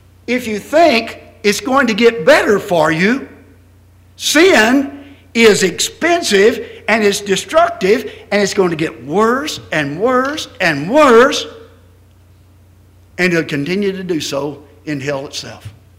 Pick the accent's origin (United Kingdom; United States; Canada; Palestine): United States; Texas; moved away; Originally, I was from Texas. I've been gone so long, I'm not from Texas any longer, I guess.